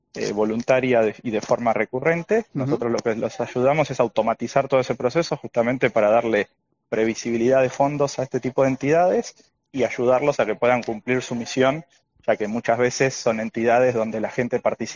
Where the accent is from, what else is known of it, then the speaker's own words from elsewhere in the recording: Argentina; Nosotros somos de Argentina